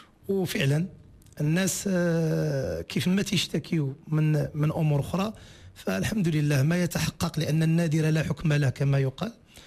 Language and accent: Arabic; Morocco